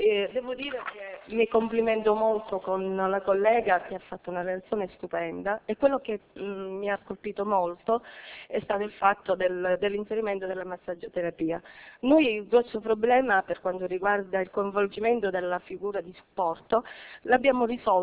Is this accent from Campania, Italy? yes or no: no; Cosenza, Calabria, Italy; anche se siamo da Cosenza